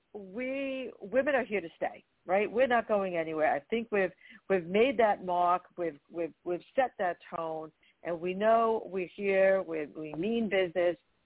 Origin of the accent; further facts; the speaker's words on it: Brooklyn, New York, United States; now in New Jersey, United States; So if you can't hear it, I am from Brooklyn, New York, and now living in New Jersey for the last about 30 years or so.